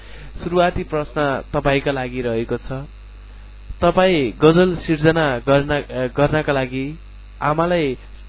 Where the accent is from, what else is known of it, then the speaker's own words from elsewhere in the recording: Bagmati, Nepal; उहाँ काभ्रेका सर्जक पनि हुनुहुन्छ, मेरो गृह जिल्लाका सर्जक पनि हुनुहुन्छ।